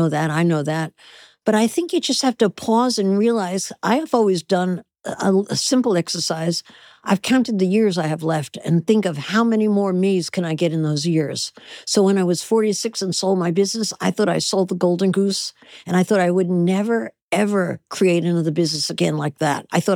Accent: New Jersey, United States; Well, I actually had a very happy childhood. I was very poor, but I was happy.

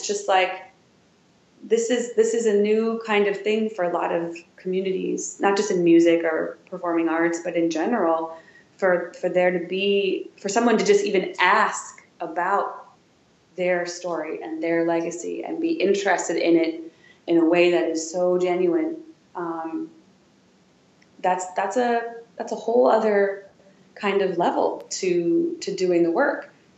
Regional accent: Wisconsin, United States; now in Washington, United States; you know, I'm from Wisconsin. I'm in Roman, Wisconsin.

